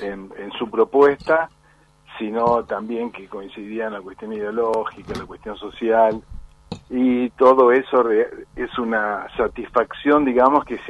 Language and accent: Spanish; Sunchales, Santa Fe, Argentina; moved away as an adult; also born or lived in Córdoba; En Córdoba comencé mi historia así rápido, me fui soy de Sunchale.